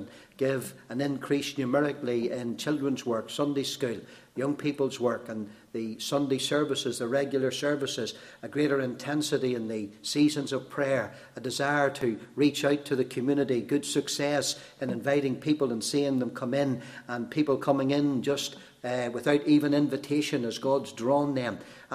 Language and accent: English; Lurgan, Northern Ireland, United Kingdom; I come from Lurgan